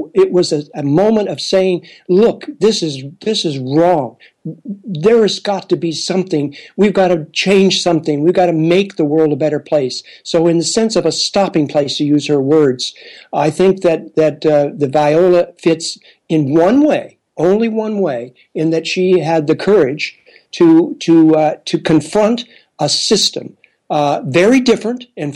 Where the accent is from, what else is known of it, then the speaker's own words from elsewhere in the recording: Canada; And I'm speaking as a Canadian educator